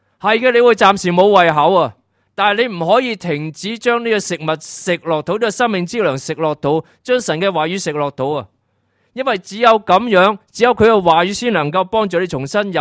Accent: Hong Kong; 我知道香港人很忙的，我知道，我真的很明白的，我都是香港人嘛

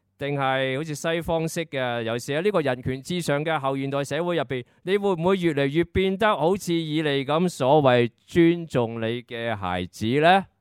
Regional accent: Hong Kong; 所以我哋香港人，我哋好多时都系逼佢多噶

